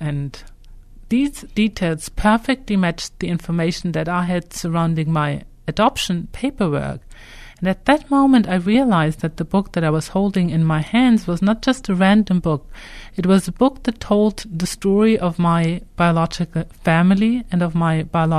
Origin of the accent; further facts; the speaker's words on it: Hamburg, Germany; It is a big library in my hometown. I live in Germany, in Hamburg.